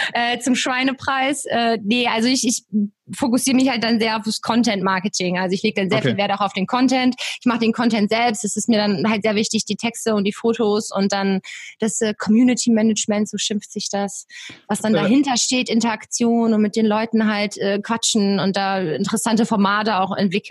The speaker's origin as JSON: {"language": "German", "town": "Leer", "region": "Lower Saxony", "country": "Germany", "said": "ich komme aus Leer und wohne jetzt hier seit Dezember 2018"}